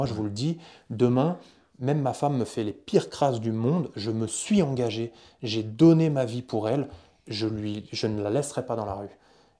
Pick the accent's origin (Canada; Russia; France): France; je suis chrétien, je suis catholique